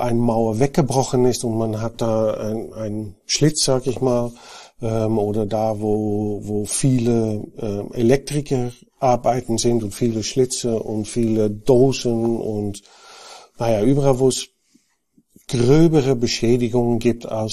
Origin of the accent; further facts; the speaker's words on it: Netherlands; German is a second language; now in Germany; Ich bin Holländer, war auch bei Knauf in Holland tätig, bin aber seit 12 Jahren bei Knauf in Deutschland beruflich dann tätig